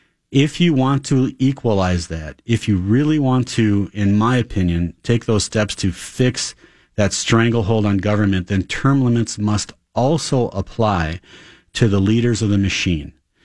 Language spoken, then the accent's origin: English; St. Louis Park, Minnesota, United States; now in Becker, United States; I live in Becker, Minnesota. I was born and raised in St. Louis Park. I went to Hopkins Lindbergh at the time.